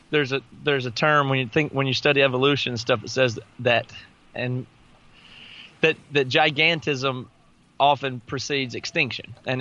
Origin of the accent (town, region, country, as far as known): the South, United States; born or raised there